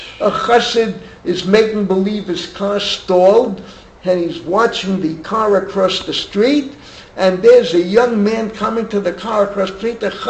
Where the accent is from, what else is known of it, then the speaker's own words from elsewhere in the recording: New York, United States; What goes on in New York? I come from New York, so maybe it interests me the most.